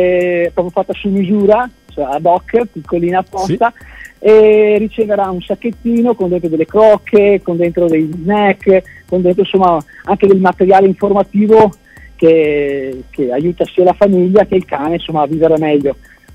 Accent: Veneto, Italy; ne sono orgoglioso perché è stata fatta nella mia terra, nel Veneto

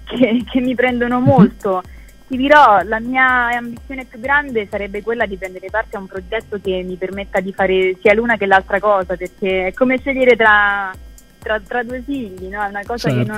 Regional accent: Rome, Lazio, Italy; born there; mi sono esibita a Roma, che è una grande soddisfazione, essendo la mia città natale.

